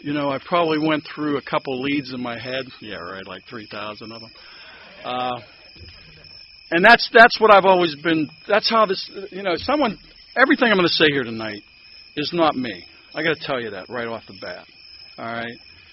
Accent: Pittsburgh, Pennsylvania, United States; accent: Pittsburgh; I was born and raised in Pittsburgh. I want to say Pittsburgh and member, and I have all this Pittsburgh accent, but I'm trying to get away to speaking clearly anymore because people call me on it at work.

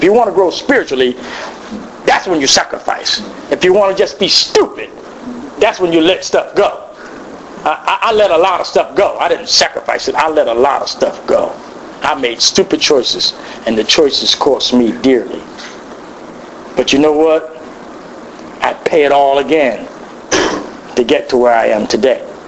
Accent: New Jersey, United States; They sent me from Stuart, Florida to New York. I'm from Jersey.

